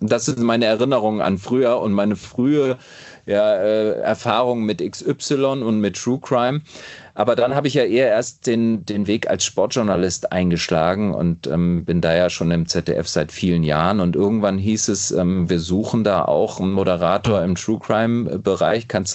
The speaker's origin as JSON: {"language": "German", "town": "Daun", "region": "Rhineland-Palatinate", "country": "Germany", "tie": "born or raised there", "said": "Ich bin in Daun geboren, bin auch in Daun zur Schule gegangen, in der Eifel."}